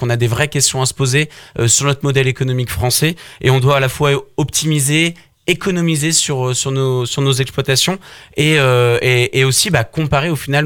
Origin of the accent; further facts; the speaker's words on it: Centre-Val de Loire, France; Nous, on vient de la Beauce, donc là, on va être un petit peu chez nous.